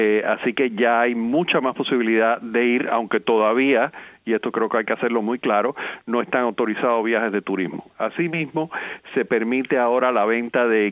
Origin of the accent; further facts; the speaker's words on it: United States; Yo en este caso, como norteamericano, te digo